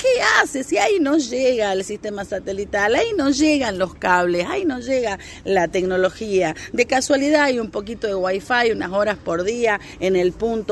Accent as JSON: {"language": "Spanish", "country": "Argentina", "said": "como argentinos"}